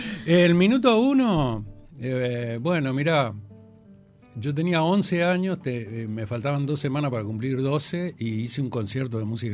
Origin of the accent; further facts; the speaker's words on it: Salto, Uruguay; Yo ya antes de eso, ya en mi pueblo tocaba, ¿no? Me acuerdo que habían inaugurado el Canal 8 de Salto